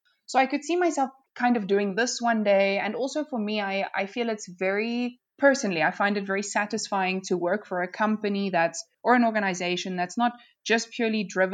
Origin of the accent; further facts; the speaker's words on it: Cape Town, Western Cape, South Africa; I think I'm very biased because it's my hometown, my home city.